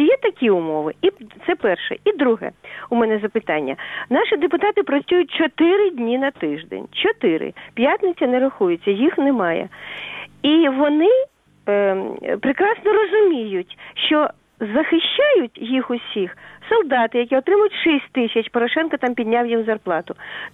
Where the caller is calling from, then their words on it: Kyiv, Ukraine; Я з Києва